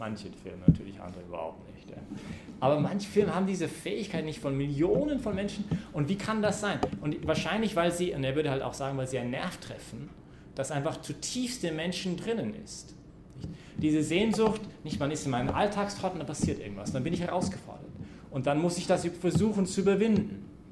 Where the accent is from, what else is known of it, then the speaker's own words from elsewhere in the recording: Canada; German is a second language; mich als Kanadier